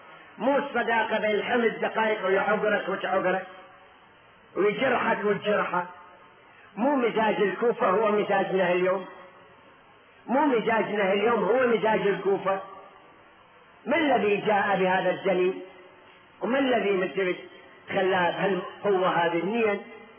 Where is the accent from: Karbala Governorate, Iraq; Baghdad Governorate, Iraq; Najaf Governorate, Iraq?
Najaf Governorate, Iraq; Najaf; now in Netherlands; انا منين جاي؟ من هولندا انا، يوم من النجف مو من هالبلد هذا.